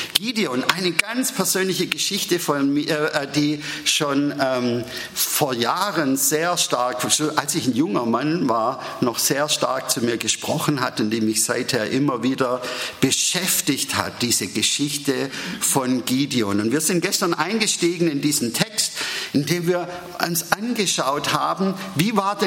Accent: Baden-Württemberg, Germany; Jahrgang 1970. Ich komme aus dem Schwabenland, wie ich unmöglich verstecken oder verbergen kann, auch hier in der Nähe von Karlsruhe.

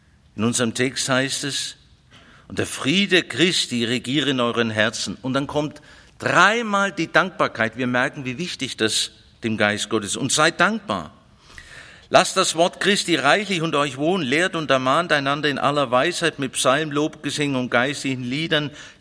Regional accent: Baden-Württemberg, Germany; Als Schwabe habe ich es ja gerade noch geschafft.

